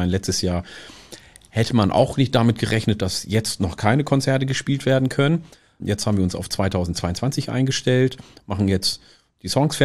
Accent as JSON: {"language": "German", "region": "Hamburg", "country": "Germany", "said": "die Menschen sagen, Alter, man hört richtig, dass du aus Hamburg kommst. Ich komme nicht aus Hamburg, ich komme von St. Pauli, Alter."}